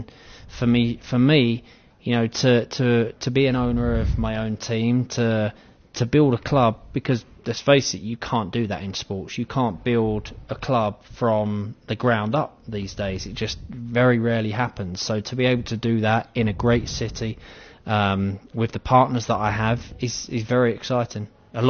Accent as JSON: {"language": "English", "region": "London", "country": "United Kingdom", "said": "I'm from the part of London, I'm from East London"}